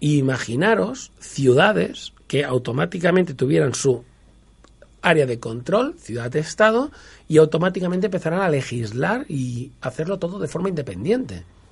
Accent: Barcelona, Catalonia, Spain; desde Barcelona, mi ciudad natal

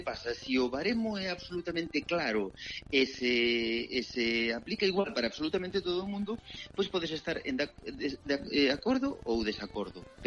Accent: Ourense, Galicia, Spain; Entonces, pois, eu como ourensán, xa che digo, pois sentime ultraxado en ese momento.

